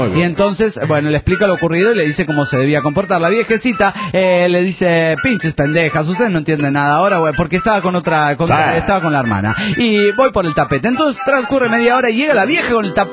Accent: Toluca, State of Mexico, Mexico; Soy el locochón de Toluca, México.

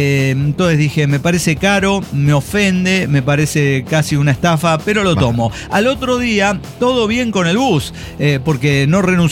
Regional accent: Russia; Spanish is a second language; Mira, yo soy rusa.

